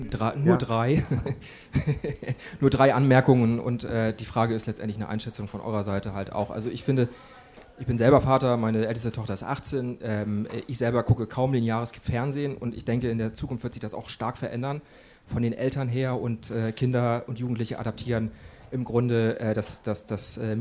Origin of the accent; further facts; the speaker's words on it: Hamburg, Germany; ich komme aus Hamburg